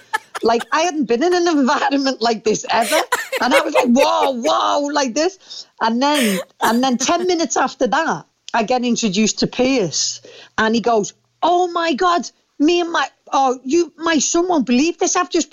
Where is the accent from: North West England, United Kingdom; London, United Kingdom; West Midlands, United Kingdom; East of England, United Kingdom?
North West England, United Kingdom; I always credit being a Scouser for it